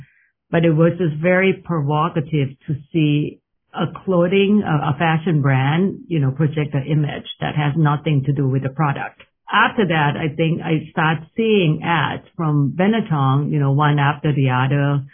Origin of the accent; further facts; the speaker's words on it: Thailand; English is a second language; moved away as an adult; growing up in Thailand or like, you know, study design, I sketch all the time